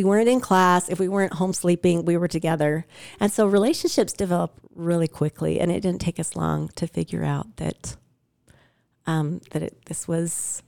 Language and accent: English; Idaho, United States; He was from California and I was from Idaho.